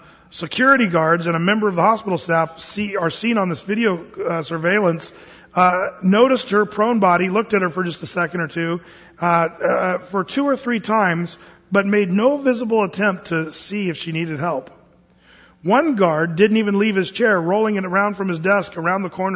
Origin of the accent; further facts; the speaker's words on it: Medford, Oregon, United States; Even in my hometown of Medford, Oregon, this one came out this summer.